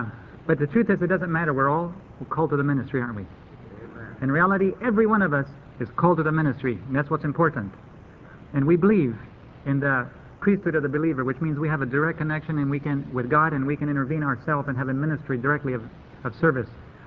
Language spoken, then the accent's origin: English; Bolivia; I grew up with her in Bolivia.